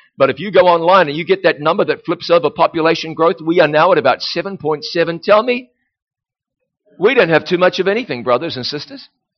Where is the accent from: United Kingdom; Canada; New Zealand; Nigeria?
New Zealand; now in United States; You know, I'm bilingual. I grew up in New Zealand where we had miles per hour, and then we transitioned to kilometers per hour. Now I live in the United States where it's miles per hour.